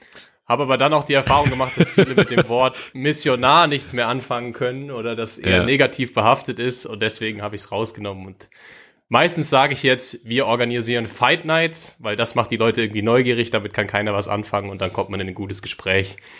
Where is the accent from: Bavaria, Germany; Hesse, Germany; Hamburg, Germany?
Hesse, Germany; Kröffelbach; Ich komme aber ursprünglich aus Mittelhessen, aus Kröffelbach, the one and only town, genau, ein kleines Dorf irgendwo in Mittelhessen, 40 Minuten von Frankfurt entfernt.